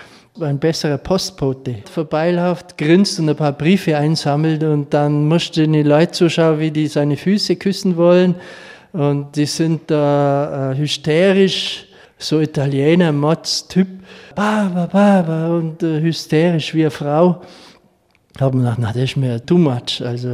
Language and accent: German; Lindenberg, Germany; Ja, das war bei meinem Freund in Lindenberg, meiner Heimatstadt.